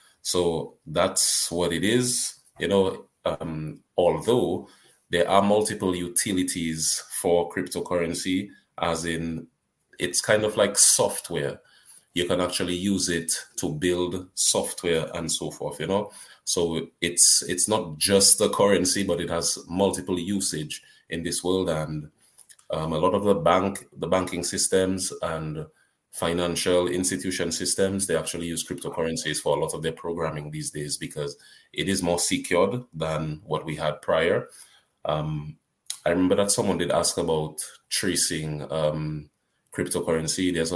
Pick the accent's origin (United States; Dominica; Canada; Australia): Dominica; I'm from Dominica as well. You know, the greatest island in the Caribbean.